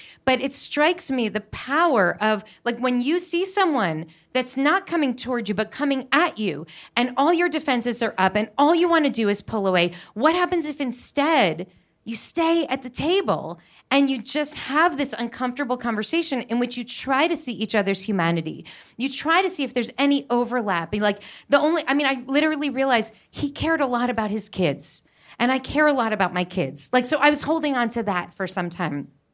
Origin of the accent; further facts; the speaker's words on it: United States; he asked me to stand up and speak representing my perspective as an American Jew.